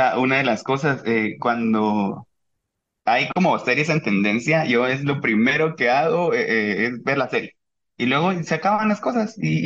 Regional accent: Izabal, Guatemala; Soy del interior, soy de Izabal, está relativamente lejos de la capital, a 250 kilómetros.

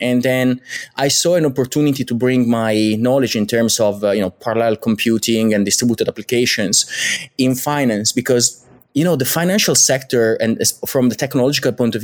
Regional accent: Italy; English is a second language; I'm Italian. Guess you can hear that from my accent.

